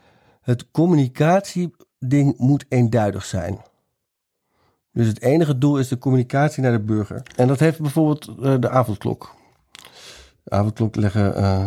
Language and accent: Dutch; Gelderland, Netherlands; Ik kom uit de Achterhoek waar gewoon een zandpad aan het einde van de weg lag.